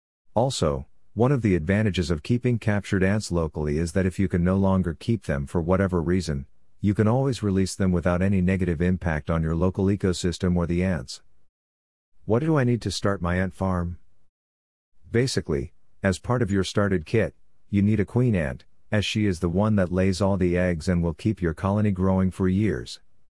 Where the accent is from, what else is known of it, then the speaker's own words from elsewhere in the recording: Toronto, Ontario, Canada; growing up in Toronto, Canada